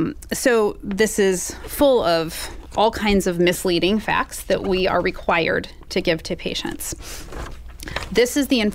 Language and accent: English; Missouri, United States; I grew up here in Missouri. I have a family here. And I wanted to work here and provide care.